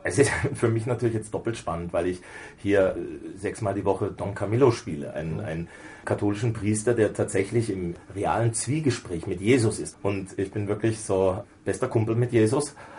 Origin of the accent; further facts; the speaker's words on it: Memmingen, Bavaria, Germany; Also da, wo ich herkomme, Memmingen, das ist ein kleiner Ort, relativ klein, 40.000 Einwohner.